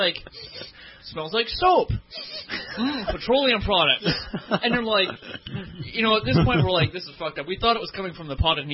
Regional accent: Canada; I'm from Canada.

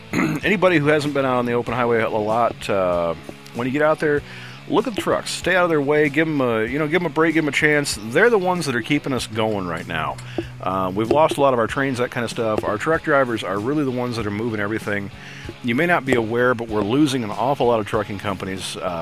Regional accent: Michigan, United States; I'm from Michigan. I speak fluent Canadian. We have to.

